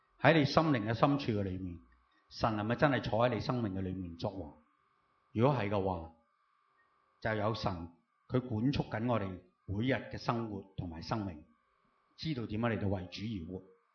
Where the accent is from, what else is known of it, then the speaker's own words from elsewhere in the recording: Hong Kong; 特别我们香港人，我们很忙碌，我们24小时都不够用